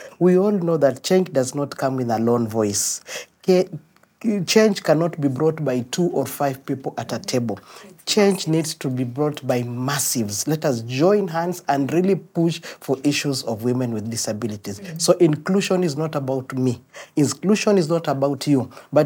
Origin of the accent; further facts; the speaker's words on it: Kakamega County, Kenya; I am identified as a woman with a physical disability. I come from Kakamega County, popularly known as the Green Jewel.